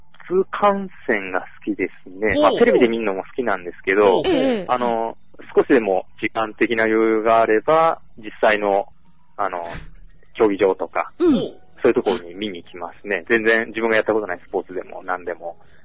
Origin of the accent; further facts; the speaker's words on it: Hokkaido, Japan; 地元の北海道の駒大苫小牧とかが、